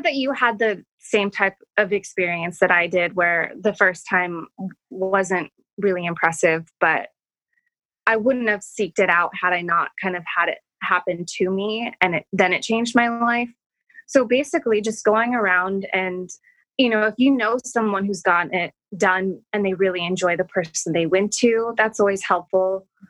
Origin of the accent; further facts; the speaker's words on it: Tucson, Arizona, United States; when I grew up in Tucson, Arizona, and we were constantly around Native American culture